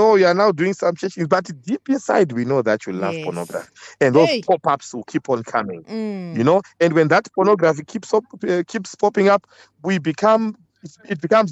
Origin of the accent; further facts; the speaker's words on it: Zimbabwe; It's been popular even in my home country, Zimbabwe.